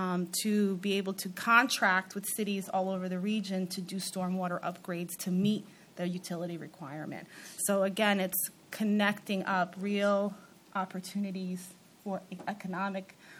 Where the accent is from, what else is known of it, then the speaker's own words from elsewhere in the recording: Newark, New Jersey, United States; I have to bring it back to my hometown of Newark, New Jersey